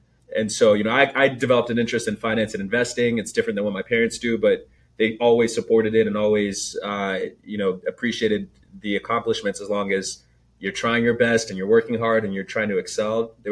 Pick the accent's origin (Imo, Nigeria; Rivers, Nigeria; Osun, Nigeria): Osun, Nigeria; Ile-Ife; born there; But I was born in Nigeria, in a town called Ile Ife, which is a small town in Southwest Nigeria.